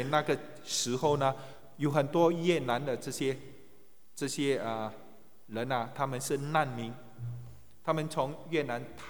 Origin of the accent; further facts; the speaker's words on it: Singapore; 我们新加坡人很依靠这个熟食中心，你知道吗，希望中国的同胞们明白